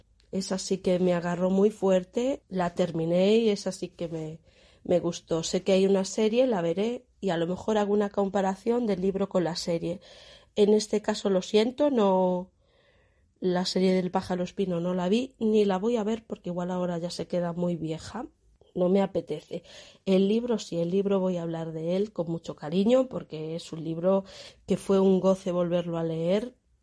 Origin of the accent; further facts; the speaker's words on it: Galicia, Spain; los irlandeses deben de ser algo así como somos los gallegos, de colonizar el mundo